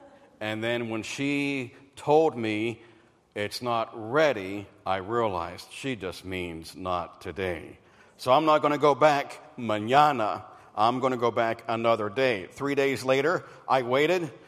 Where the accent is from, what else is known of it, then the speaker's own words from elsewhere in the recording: Pennsylvania, United States; I remember when I moved to the big city of Washington, D.C., growing up in Pennsylvania.